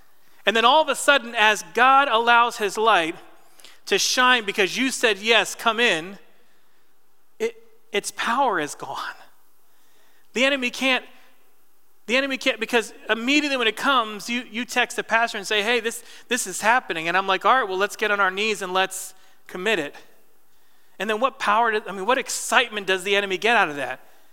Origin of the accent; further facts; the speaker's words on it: New Jersey, United States; Growing up in New Jersey, there was this, we called it the Christian corn maze, but it wasn't.